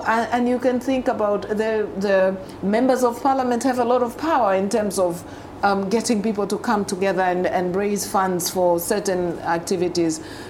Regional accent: Dar es Salaam, Tanzania; also born or lived in Botswana; So I was born in Dar es Salaam, Tanzania. I grew up in Dar es Salaam, Tanzania. I went to school in Dar es Salaam up to a certain middle school where I lived in Botswana for a few years, about 5 years.

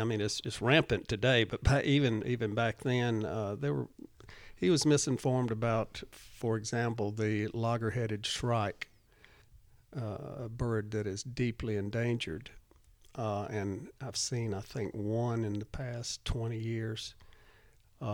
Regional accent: Charlotte, North Carolina, United States; I'm from Charlotte, North Charlotte, Bates Ford Road area. And it was the country back in those days.

